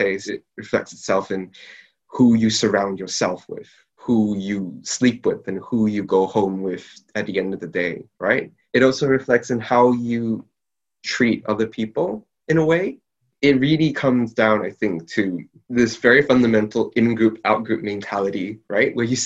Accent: Singapore; So I have a friend who's also from Singapore as I am. So I was born in Singapore.

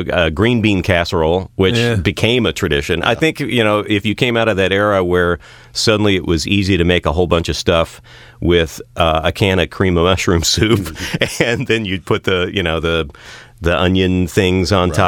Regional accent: Texas, United States; moved away; I grew up in Texas, and so it was interesting for me to transition from what that was traditionally to, you know, when I moved to the West Coast.

